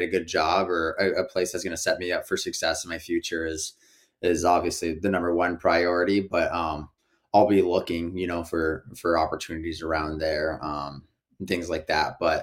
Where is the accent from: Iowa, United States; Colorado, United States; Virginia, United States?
Colorado, United States; Greeley; I grew up in Greeley. I was the only one of my family born there and raised.